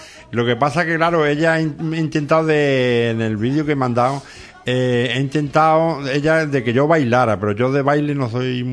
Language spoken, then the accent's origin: Spanish; Las Palmas, Canary Islands, Spain; Yo soy desde aquí, de Las Palmas, este que está aquí.